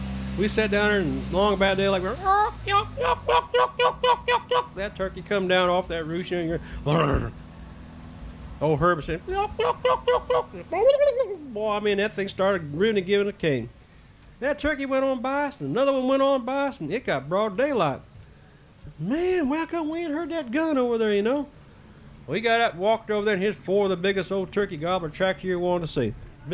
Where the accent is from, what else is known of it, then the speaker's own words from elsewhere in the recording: Missouri, United States; born there; now in Florida, United States; No, heck no. I was born in Missouri.